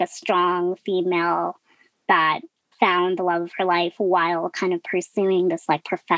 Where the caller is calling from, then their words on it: Denver, Colorado, United States; I am calling in from Denver, Colorado.